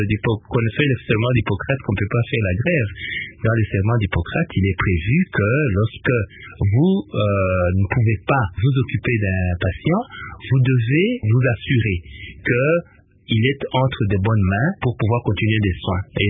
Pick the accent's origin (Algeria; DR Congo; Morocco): DR Congo; Kananga, Kasaï-Central; also born or lived in Lusambo / Kinshasa; On a dû partir à Lusambo où je suis né avant de revenir à Kananga et venir à Kinshasa.